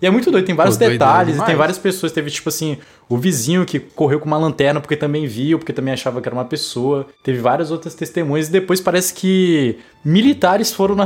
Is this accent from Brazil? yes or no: yes; Amazonas, Brazil; eu sou do Amazonas, né?